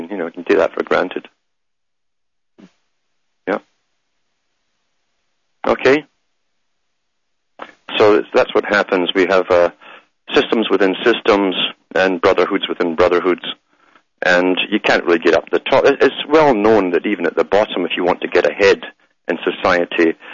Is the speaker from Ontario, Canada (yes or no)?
yes; Ontario, Canada; So I'm from Hamish myself, up in Ontario, Canada.